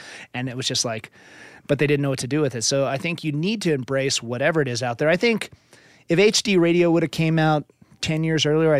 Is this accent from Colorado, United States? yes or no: yes; Louisville, Colorado, United States; I'm from Louisville, so it's like 5 minutes from Boulder.